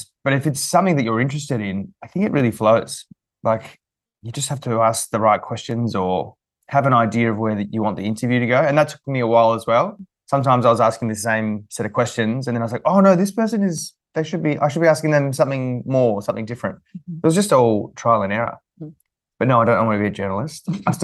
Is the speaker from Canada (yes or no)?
no; Australia; I don't know whether it's an Anzac spirit or whether it's just being Australian, I don't know. But I love the sense that we are a nation of givers